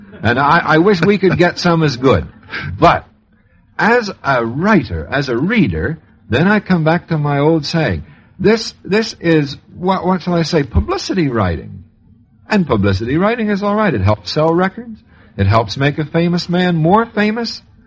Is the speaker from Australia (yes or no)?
no; Midwest, United States; I am a Midwesterner.